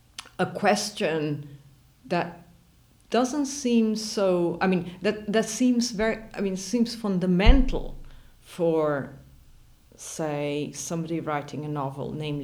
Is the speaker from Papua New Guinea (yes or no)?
no; Italy; English is a second language; now in Berlin, Germany; I come from Italy, but by now I'm almost a Berliner because I've been here for 18 years.